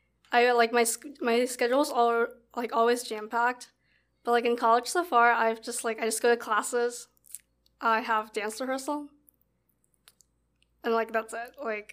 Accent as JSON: {"language": "English", "country": "Colombia", "tie": "born or raised there", "said": "Like, I don't want anything to do with like my hometown anymore. But like, that's not the case for me. Like, I still miss Colombia and I love all my friends here."}